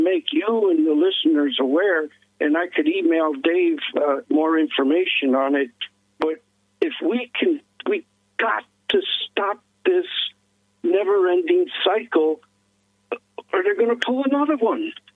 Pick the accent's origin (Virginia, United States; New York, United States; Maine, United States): New York, United States; the tough New Yorkers, and I'm from New York